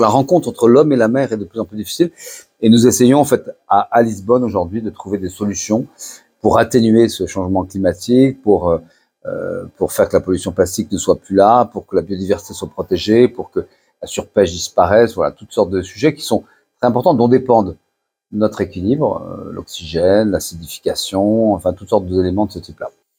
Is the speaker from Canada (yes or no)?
no; France; Nous sommes Français, nous avons un territoire de 500 000 km² de terre